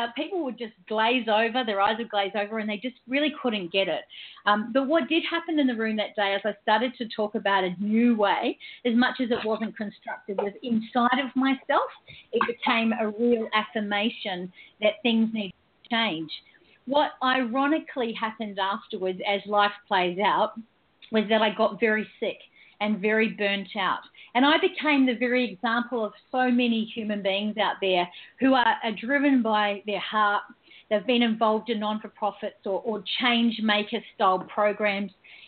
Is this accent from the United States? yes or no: no; New Zealand; also born or lived in Tonga; I was brought up in New Zealand, and I spent a lot of my childhood in Tonga and around the Pacific Islands